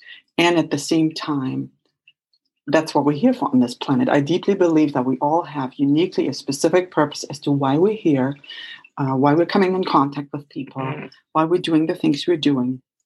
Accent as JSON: {"language": "English", "country": "Germany", "tie": "born or raised there", "second_language": "English", "said": "growing up in Germany and seeing how, let's say, one cultural system kind of came down and disassembled itself when I was between like 14 and 17 years of age."}